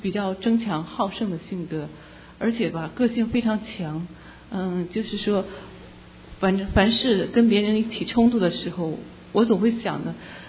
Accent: China; 我从小生活在大陆，但是就是说在我这个年代并没有受到什么太大的磨难，而且呢我是家里最小的

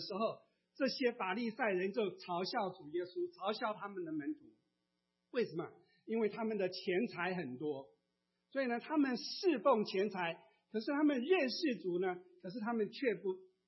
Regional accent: Taiwan; 当我从台湾来的时候，我会告诉你，台湾有一个阿里山

